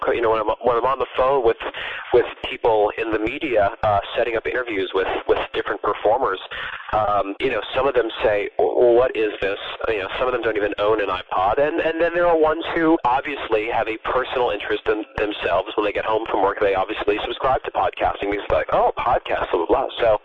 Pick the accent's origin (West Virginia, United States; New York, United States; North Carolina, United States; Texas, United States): New York, United States; New York City; I'm from New York City originally.